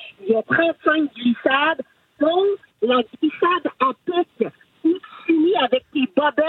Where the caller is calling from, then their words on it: Gatineau, Quebec, Canada; Venez chez nous en Outaouais.